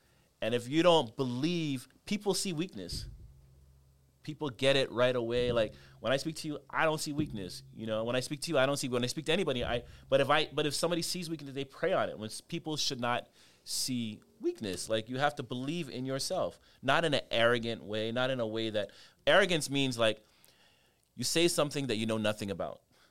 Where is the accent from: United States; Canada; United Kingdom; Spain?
Canada; I grew up in Canada